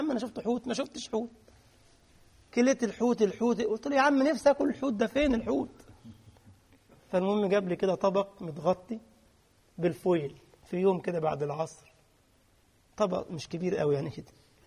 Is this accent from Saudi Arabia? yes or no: no; Egypt; now in Europe; أول لما جيت طبعا أنا جاي من مصر، معرفش بقى اللهجات والجنسيات اللي هنا، 40 جنسية في أوروبا هنا